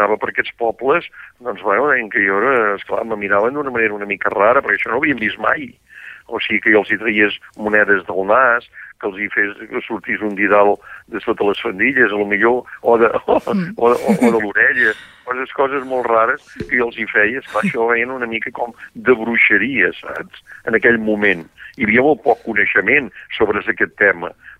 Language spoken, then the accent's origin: Catalan; Vall d'Aro, Catalonia, Spain; sempre he parlat de la Costa Brava i del meu poble, de la Vall d'Aro